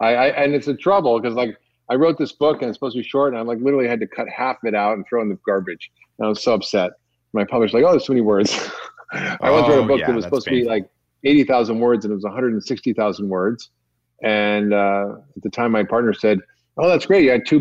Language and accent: English; Toronto, Ontario, Canada; my mother, when I was growing up in Toronto, because she lived in Europe for 11 years after the war.